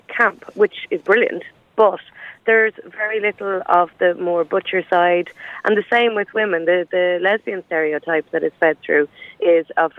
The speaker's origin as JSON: {"language": "English", "town": "Dublin", "region": "Leinster", "country": "Ireland", "said": "I'm from Dublin"}